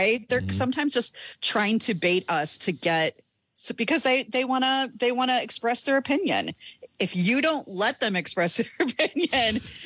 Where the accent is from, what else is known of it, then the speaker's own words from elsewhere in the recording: Midwest, United States; one of the toughest things about growing up in the Midwest, in the Midwest nice